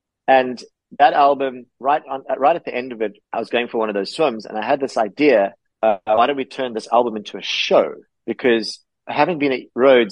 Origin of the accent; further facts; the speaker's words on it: Zimbabwe; my life growing up in Zimbabwe, because that's interesting to people.